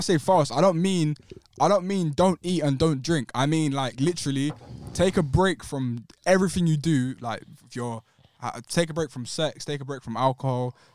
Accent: Somalia; Well, I'm from Somalia, where yeah. it's a great good country. I love Somalia, but there's poverty and stuff

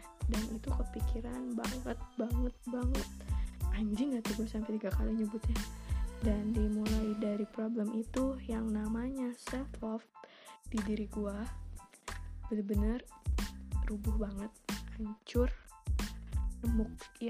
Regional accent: Bogor, West Java, Indonesia; born there; Gue kelahiran Bogor tanggal 4 Agustus tahun 2000.

